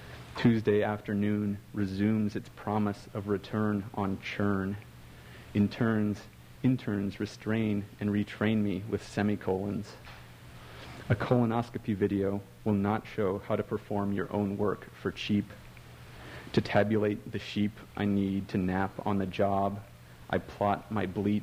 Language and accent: English; Colorado Springs, Colorado, United States; I came here from Colorado Springs, which is, to put it nicely, a very white bread town and very homogenous. And then I live here. I live in South City, which is sort of the opposite.